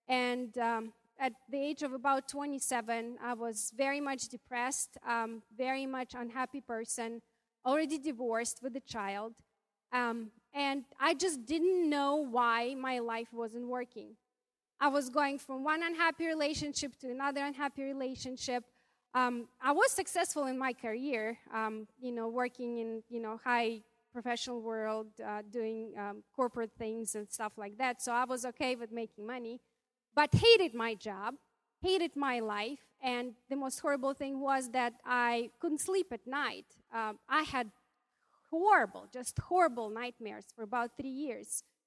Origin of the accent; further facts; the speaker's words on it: Ukraine; I grew up in Soviet Russia, or Soviet Union, in Ukraine.